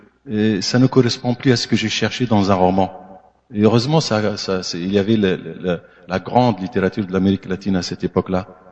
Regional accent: Tunisia; French is a second language; moi, comme je suis tunisien, on est un peu francophone, notre deuxième langue c'est le français.

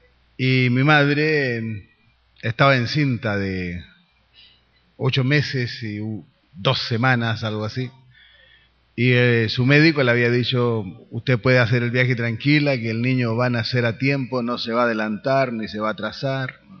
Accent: Chile; Y bueno, y nací ahí en el Hotel Chile, de tal manera que soy chileno porque nací en el Hotel Chile

